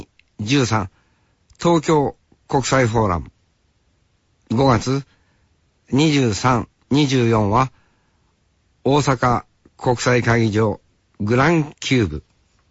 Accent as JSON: {"language": "Japanese", "town": "Sapporo", "region": "Hokkaido", "country": "Japan", "tie": "born or raised there", "said": "地元札幌"}